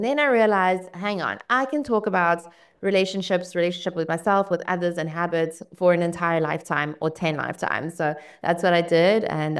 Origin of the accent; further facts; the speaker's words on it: South Africa; also born or lived in Ukraine; I grew up in an immigrant family. So we immigrated from Ukraine to South Africa. I was just 6 years old.